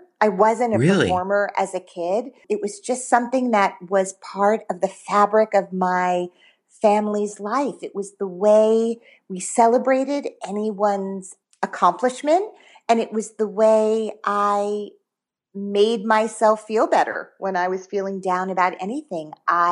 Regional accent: Teaneck, New Jersey, United States; I grew up in Teaneck, New Jersey.

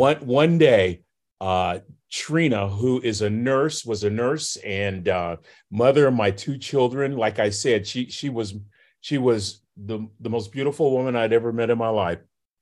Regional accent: Vallejo, California, United States; Bobby and I grew up in Vallejo, California. Vallejo is a suburb about 30 miles north of San Francisco.

